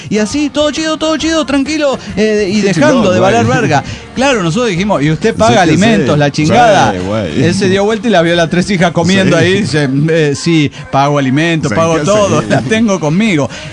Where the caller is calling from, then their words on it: Morelia, Michoacán, Mexico; de Morelia, Michoacán.